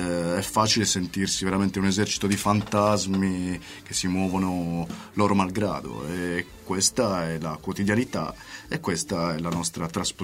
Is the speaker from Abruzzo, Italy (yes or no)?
no; Sardinia, Italy; io essendo sardo il deserto ce l'ho un po' dentro, perché la Sardegna è una terra molto aspra, molto predesertica